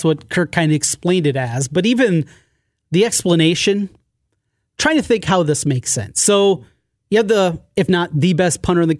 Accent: Osage, Iowa, United States; But I grew up in a wrestling town. I grew up in Osage.

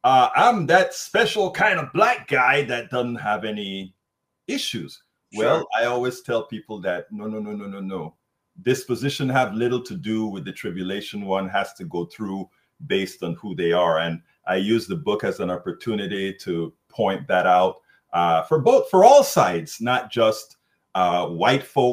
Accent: Panama; moved away as an adult; now in United States; I'm originally from Central America and Panama specifically. I came to the United States in the early 80s, late 70s to go to college.

